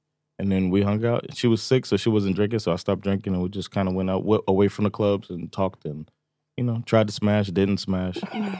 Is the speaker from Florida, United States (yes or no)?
yes; Miami, Florida, United States; I'm from Miami.